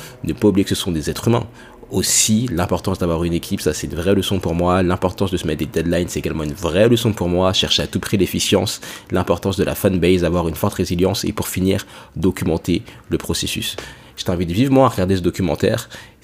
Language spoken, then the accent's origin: French; United States; French is a second language; J'ai dit clarité parce que je suis un Américain, mais c'est clarté.